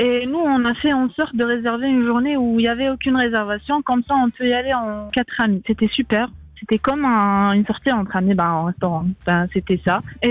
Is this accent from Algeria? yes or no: yes; Algeria; Sachant que je suis une Algérienne, j'en ai mangé des couscous dans ma vie